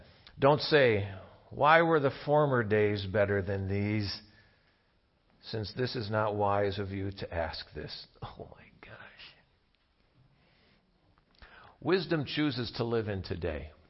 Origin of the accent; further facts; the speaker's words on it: Dalton, United States; Dalton's the town where Jane and I grew up, the town where we met, and the town that, in many regards, I would tell you doesn't exist anymore.